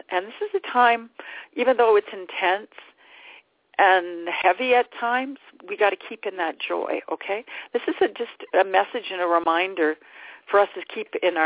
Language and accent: English; Canada; Canada is second in the standings and has been for a few days now, and I'm Canadian.